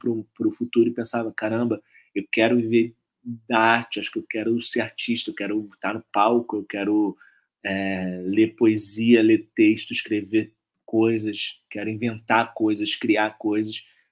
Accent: Salvador, Bahia, Brazil; born there; aqui em Salvador, que é a cidade onde eu nasci

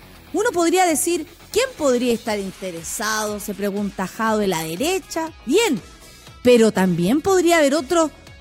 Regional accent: Chile; pero como ciudadana chilena, sí me pareció positivo

